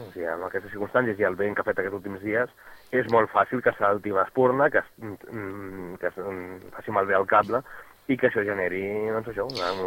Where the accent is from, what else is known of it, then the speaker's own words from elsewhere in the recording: Gavà, Catalonia, Spain; vivim en aquestes comarques, que sempre som de Gavà